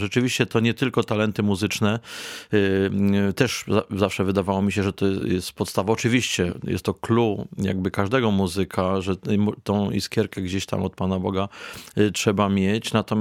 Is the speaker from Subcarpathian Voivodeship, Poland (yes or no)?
yes; Tarnobrzeg, Subcarpathian Voivodeship, Poland; W miejscowości, w której się urodziłem, w Tarnobrzegu, otworzyli szkołę muzyczną. Akurat miałem wtedy lat 7.